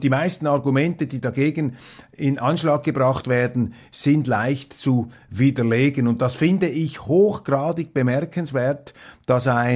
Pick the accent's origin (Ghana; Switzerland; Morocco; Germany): Switzerland; wenn Sie mich fragen als Schweizer, ist die direkte Demokratie ein Gebot der Stunde für Deutschland.